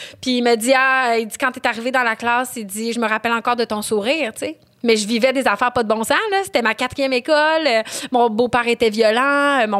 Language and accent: French; Quebec City, Quebec, Canada; je suis née à Limoilou, Québec, en 1986.